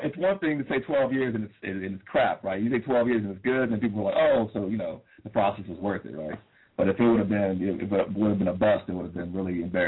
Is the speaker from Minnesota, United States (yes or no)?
no; Lake Charles, Louisiana, United States; also born or lived in Pittsburgh, United States; Well, I was born in Pittsburgh, but I moved around a lot growing up. I spent middle school and high school in Lake Charles, Louisiana. So shout out to all my Louisiana people.